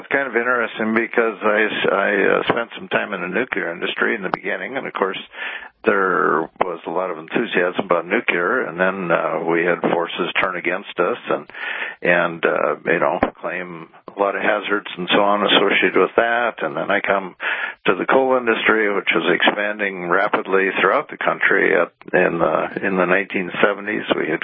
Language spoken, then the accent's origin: English; Mandan, North Dakota, United States; also born or lived in Iowa; I grew up in Mandan, North Dakota, and I spent 4 years after college in Iowa with the electric industry.